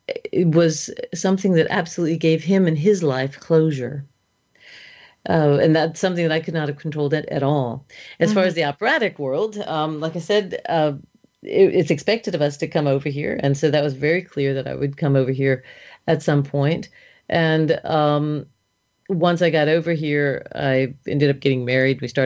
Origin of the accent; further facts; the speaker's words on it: United States; now in Germany; It's expected of American opera singers that at some point in our career we go to Europe.